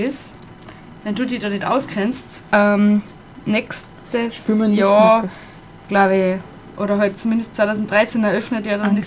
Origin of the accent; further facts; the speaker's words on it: Tyrol, Austria; wir sind Tiroler, Österreicherinnen.